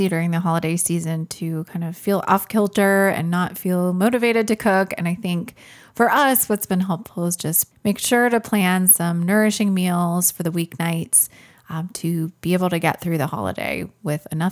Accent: Minneapolis, Minnesota, United States; I grew up in Minneapolis going to what at the time was Dayton's Christmas show

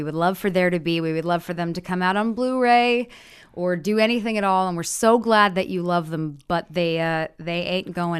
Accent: France; English is a second language; We are from France. I am from France.

